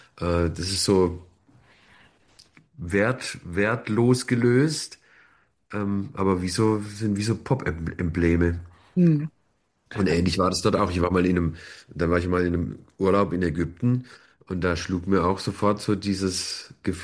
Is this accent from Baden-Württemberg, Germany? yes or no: yes; Baden-Württemberg, Germany; bei uns hier im Enzkreis, da wo ich herkomme